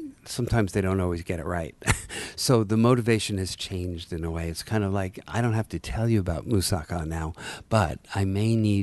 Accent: Rockaway, New York, United States; also born or lived in Brooklyn; I was born in Brooklyn, way before it was cool. And then we moved to Rockaway, Queens when I was five. So that's really where I grew up, on the beach in Rockaway.

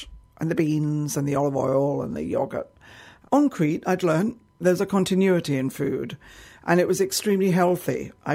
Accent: London, United Kingdom; born there; I was born in London just after the Second World War

